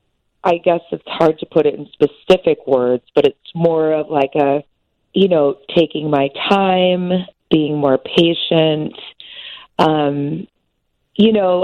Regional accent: Chicago, Illinois, United States; But, you know, I grew up in the Chicago area, and one thing that I really have felt missing in the show is the presence of sport, because, as we know, it's a huge part of our culture in Chicago.

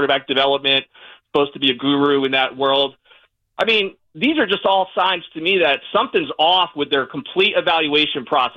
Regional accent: Connecticut, United States; now in Tampa, United States; I live here in Tampa. I'm from Connecticut. That's why I'm a big Giants fan.

